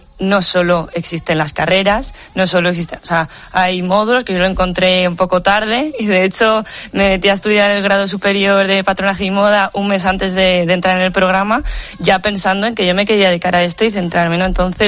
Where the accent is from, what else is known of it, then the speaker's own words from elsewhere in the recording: El Escorial, Community of Madrid, Spain; also born or lived in Salamanca; Yo soy de Salamanca, pero he vivido en el Escorial toda la vida.